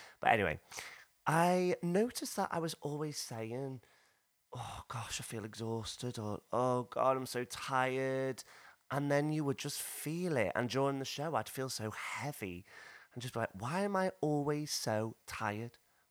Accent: Liverpool, North West England, United Kingdom; moved away as an adult; now in London, United Kingdom; I'm 31 years old and I was born and bred in Liverpool. And I moved to London, where I live now, when I was 18 to go to theatre school.

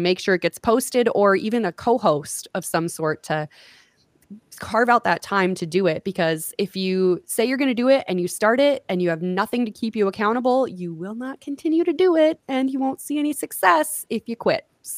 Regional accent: Long Prairie, Minnesota, United States; growing up in Long Prairie, we have a drive-in theater. It's one of the last few remaining in the state.

